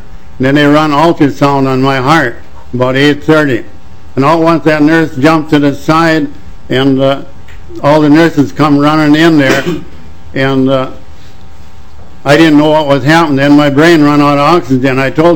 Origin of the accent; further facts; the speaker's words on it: St. Cloud, Minnesota, United States; from St. Cloud area.